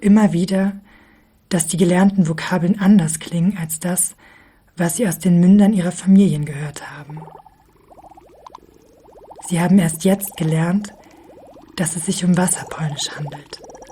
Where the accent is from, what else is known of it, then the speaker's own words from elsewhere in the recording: Germany; born there; Wir sind alle in Deutschland geboren, aber in Geschichten und Anekdoten über und in der Messiness von Oberschlesien, Górny Śląsk, zu Hause. Wir haben Großeltern, deren erste Sprache Deutsch ist. Wir haben Eltern, deren erste Sprache Polnisch ist.